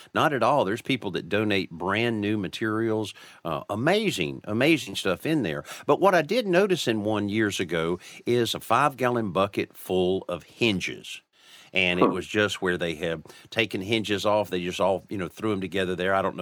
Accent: Marianna, Florida, United States; WTYS AM 1340 in my hometown of Marianna, Florida. Hello to everybody around the old hometown.

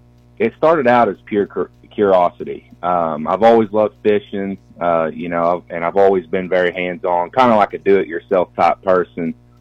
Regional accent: Kentucky, United States; So, you know, growing up in Eastern Kentucky, you get your fair share of, Squatch jokes

